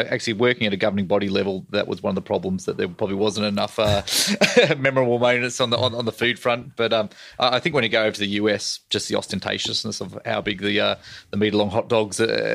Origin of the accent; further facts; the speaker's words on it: Victoria, Australia; I grew up in Victoria, it would have been an AFL game.